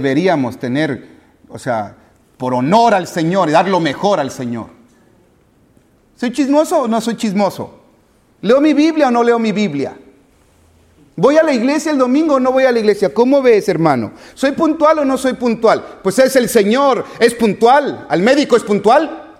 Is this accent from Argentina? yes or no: no; Tabasco, Mexico; Eso lo digo ya por alusión a mí, que yo soy tabasqueño.